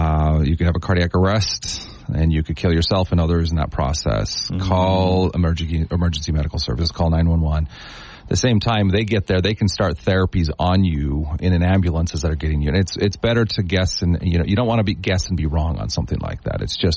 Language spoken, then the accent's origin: English; Salt Lake City, Utah, United States; born there; now in St. George, United States; So I was born in Salt Lake City.